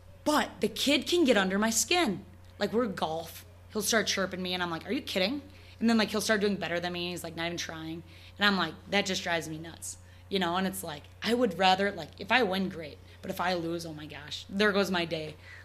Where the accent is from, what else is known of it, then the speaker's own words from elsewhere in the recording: South Wayne, Wisconsin, United States; But I'm from South Wayne, Wisconsin. That's just not a thing.